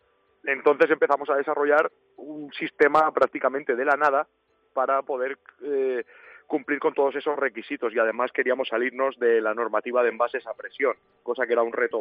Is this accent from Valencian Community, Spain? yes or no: yes; Alfafar, Valencian Community, Spain; now in Chirivella, Spain; Sí, soy de Chirivella. Bueno, soy de Alfafar en realidad, pero vivo en Chirivella.